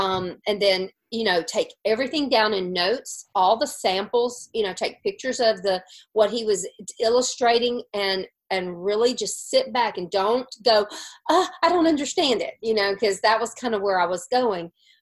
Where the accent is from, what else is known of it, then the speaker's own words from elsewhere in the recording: Laurel, Mississippi, United States; and then we moved back to my hometown in Mississippi, in Laurel, Mississippi, during the next year.